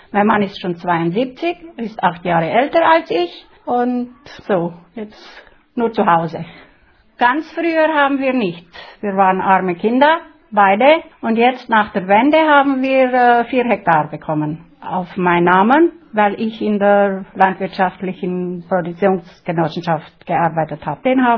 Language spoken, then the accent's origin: German; Lenauheim, Timiș County, Romania; also born or lived in Jimbolia; bin geboren 1943 und bin jetzt 64 Jahre alt. Bin in Rente. Ja, ich wohne in Lenauheim schon seit 1951. Bin geboren in Hatzfeld.